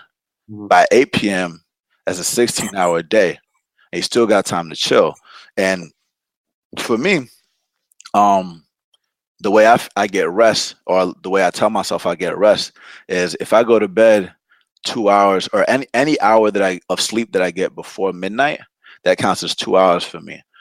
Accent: Atlanta, Georgia, United States; also born or lived in Loma Linda, California, United States; I was born in Loma Linda, California, moved to Atlanta when I was one.

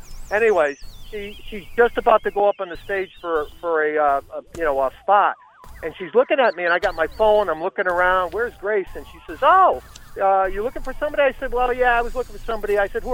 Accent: Duxbury, Massachusetts, United States; So I'm from Duxbury.

